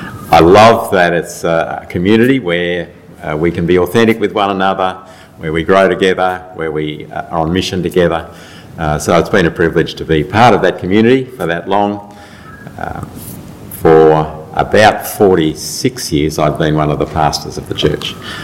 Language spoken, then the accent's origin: English; Bendigo, Victoria, Australia; now in Melbourne, Australia; Well, I was born and bred in Bendigo, left the day after I turned 18 to come to Melbourne to study.